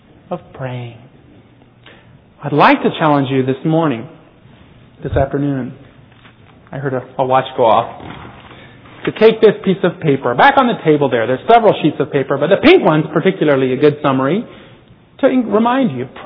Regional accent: South Korea; now in China; I mean, I grew up in Korea, so I shouldn't say that.

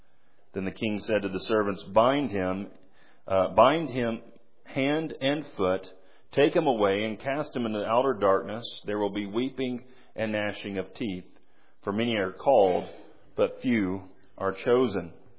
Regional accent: Nashville, Tennessee, United States; I'm from Nashville, Tennessee, and I'm not one of those fancy songwriters, so I'm just not that clever.

